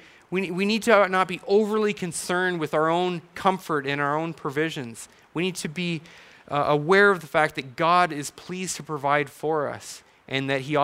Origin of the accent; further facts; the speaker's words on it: Canada; growing up in Canada, we idolized hockey stars